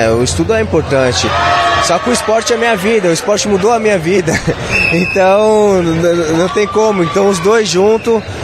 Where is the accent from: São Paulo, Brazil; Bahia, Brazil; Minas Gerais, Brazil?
São Paulo, Brazil; Não sou do Rio de Janeiro, sou de São Paulo, da Zona Norte, da capital, amo inclusive, pô, nascido e criado em São Paulo